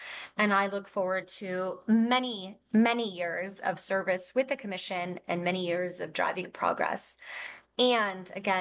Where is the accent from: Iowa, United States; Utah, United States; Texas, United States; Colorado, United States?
Texas, United States; I'm a proud native Texan. I grew up in South Texas on the border.